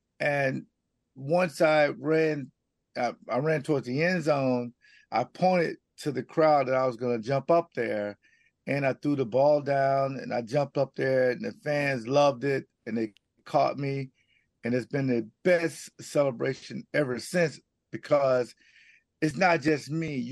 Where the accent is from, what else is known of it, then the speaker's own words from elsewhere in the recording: Jacksonville, Florida, United States; it was very cold because I'm from Jacksonville, Florida.